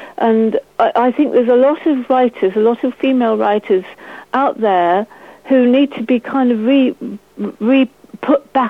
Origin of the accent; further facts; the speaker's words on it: South West England, United Kingdom; I was interested in Devon because I was brought up in Devon as a child.